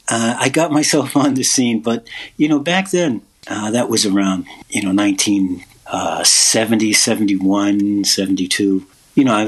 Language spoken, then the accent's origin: English; Bronx, New York, United States; moved away as an adult; now in Boston, United States; Yeah, that's correct. I'm from New York, grew up in the Bronx. Oh, I left the Bronx at about age 19 and came to Boston, and I pretty much stayed here since